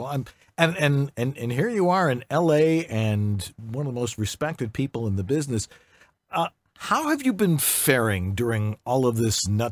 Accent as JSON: {"language": "English", "town": "Buffalo", "region": "New York", "country": "United States", "said": "And I'm from Buffalo. I was the other armpit of Lake Erie."}